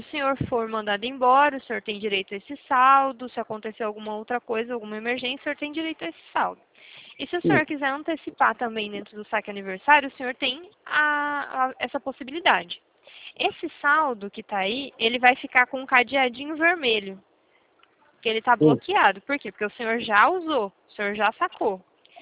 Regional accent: Rancharia, São Paulo, Brazil; Ah, eu sou de Rancharia.

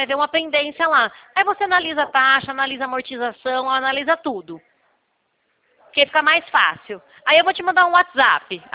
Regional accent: São Paulo, Brazil; eu sou do interior de São Paulo

